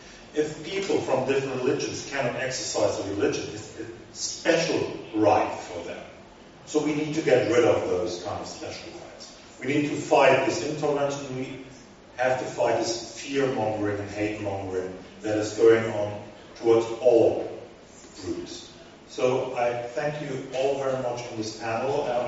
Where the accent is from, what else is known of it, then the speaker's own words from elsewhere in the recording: Germany; I'm a liberal from Germany